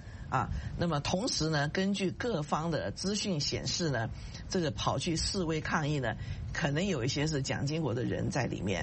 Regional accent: Taiwan; 我是台湾长大的，我们过去在台湾对他的印象非常模糊啊

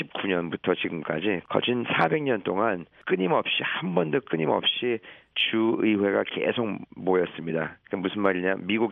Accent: South Korea; now in Virginia, United States; 그분들이 했던 일을 지금 한국에서 온 이민자가 그 자리에서 일을 하고 있다는 것에 대해서

